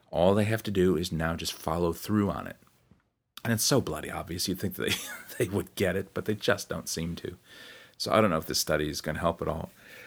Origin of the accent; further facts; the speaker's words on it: New Zealand; although I am a New Zealander, I'm also from somewhere else, that I'm also of another land.